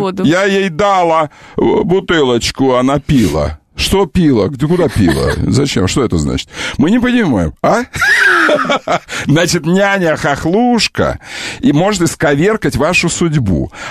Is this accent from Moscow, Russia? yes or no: yes; Moscow, Russia; Я москвич, никогда не говорил дожди.